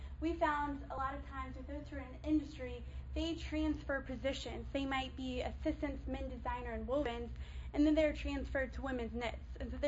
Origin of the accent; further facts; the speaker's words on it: Cary, North Carolina, United States; I'm from Cary, North Carolina